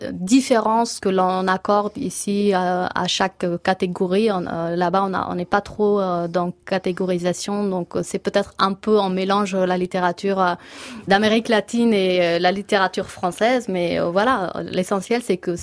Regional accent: Kabul, Afghanistan; moi je suis originaire de Kaboul, donc quand j'y vais, je vais à Kaboul.

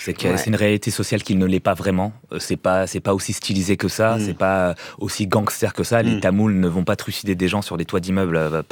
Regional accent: France; Je suis pas non plus indien, je suis français.

